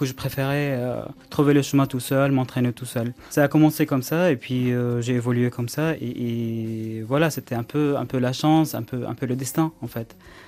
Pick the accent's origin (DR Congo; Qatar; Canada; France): Qatar; j'ai grandi dans un endroit, enfin au Qatar pour préciser. En fait, je suis né au Qatar. Je suis d'origine palestinienne, mais mes parents, ils ont émigré au Qatar il y a longtemps. Donc, je suis né là-bas